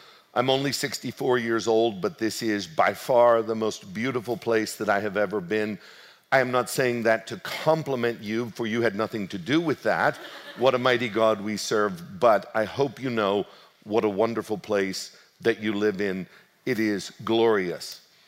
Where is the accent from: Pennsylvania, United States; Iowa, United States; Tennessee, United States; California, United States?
Pennsylvania, United States; Du Bois; The story takes place in 1955 in the little town that I grew up in Du Bois, Pennsylvania, Western Pennsylvania